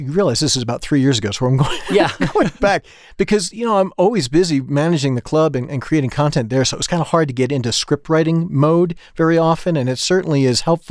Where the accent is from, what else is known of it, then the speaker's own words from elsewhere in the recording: East Coast, United States; You know, as a kid, I grew up on the East Coast, you know, so boats and the ocean, that whole culture is really where I come from.